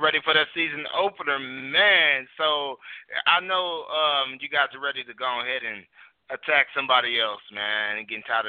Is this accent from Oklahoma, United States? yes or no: yes; Oklahoma, United States; You know, we're both from Oklahoma, but everybody always